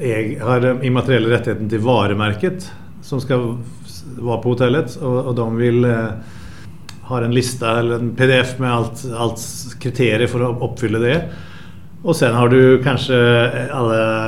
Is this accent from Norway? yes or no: yes; Norway; Swedish is a second language; Jag är norsk dyslektiker, en fiskare fångad i en destinationsdesign och hotelldesigners kropp.